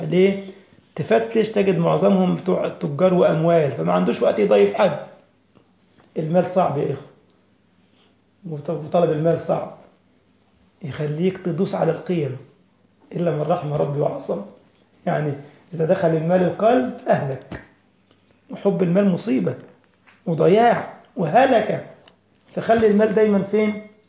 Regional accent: Egypt; طبعا عندنا في مصر كده عند البحر المتوسط بين فرعي دمياط ورشيد كده في المنطقة دي

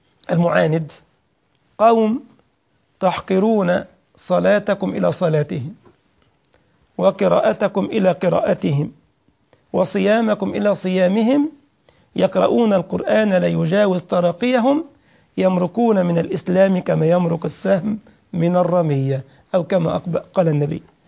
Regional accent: Egypt; يعني احنا رأينا مثلا في فترة من الفترات في بلدنا مصر مثلا

